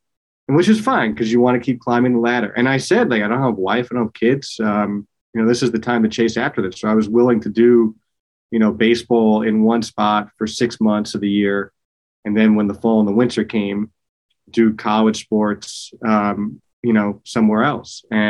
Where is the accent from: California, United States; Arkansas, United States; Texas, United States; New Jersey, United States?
New Jersey, United States; moved away as an adult; And so I grew up in New Jersey, but I moved from New Jersey to Maryland for school.